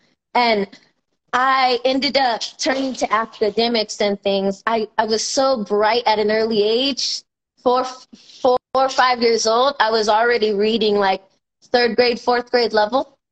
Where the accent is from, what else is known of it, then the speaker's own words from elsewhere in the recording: Stockton, California, United States; growing up in Southside Stockton, before my grandmother rescued me, I grew up in the crack house was on a street called Wirt Street